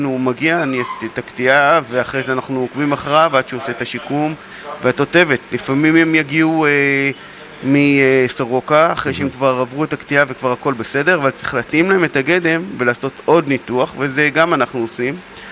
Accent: Malkiya, Northern District, Israel; אני מקיבוץ מלכיה, במקור

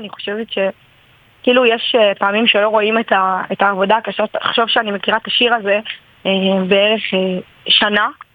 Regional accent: Beersheba, Southern District, Israel; אני בת 21 מבאר שבע

